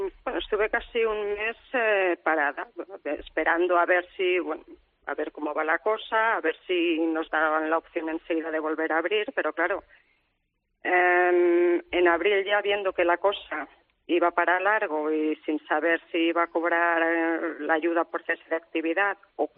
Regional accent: Alcarràs, Catalonia, Spain; en mi pueblo Alcarraz y en los pueblos de alrededor hay mucha empresa agrícola

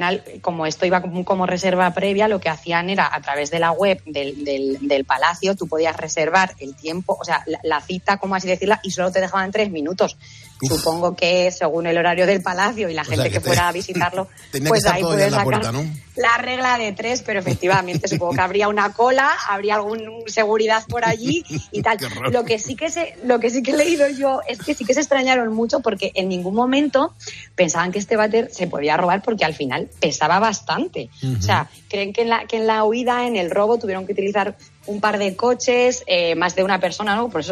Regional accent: Cuenca, Castilla-La Mancha, Spain; accent: Cuenca; yo, que soy de Cuenca y tengo mucho acento de Cuenca hablando inglés

